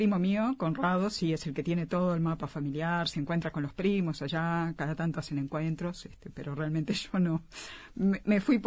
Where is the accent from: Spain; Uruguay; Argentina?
Uruguay; Montevideo; also born or lived in Brussels; now in Rio de Janeiro, Brazil; Sí, viví unos años en Bruselas y después en Río de Janeiro, donde volví en 2018.